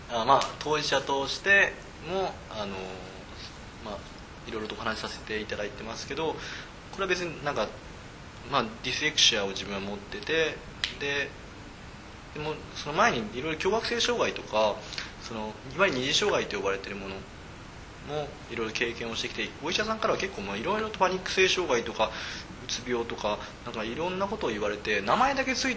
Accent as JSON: {"language": "Japanese", "region": "Niigata", "country": "Japan", "said": "僕はその新潟県出身っていうのもあって、地方だと全然それが情報も入ってこないし、支援も受けられない。"}